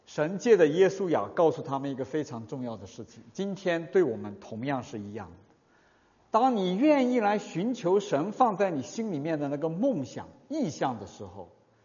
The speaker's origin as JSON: {"language": "Chinese", "country": "China", "said": "我们中国人足球概念不一样，但是我知道大家明白哈。"}